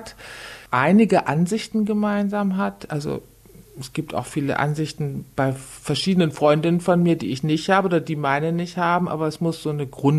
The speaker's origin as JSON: {"language": "German", "town": "Bremerhaven", "region": "Bremen", "country": "Germany", "tie": "born there", "said": "Ich bin ja Jahrgang 52 und Bremerhaven, wo ich geboren bin, war völlig kaputt."}